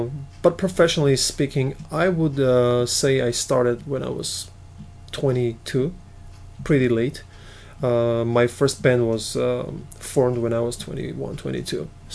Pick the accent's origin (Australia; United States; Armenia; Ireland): Armenia; Vanadzor, Lori; born there; English is a second language; I was born in Vanadzor, the third town in Armenia. Nice, rainy town. I was born in 1973, to be more specific, which makes me 38.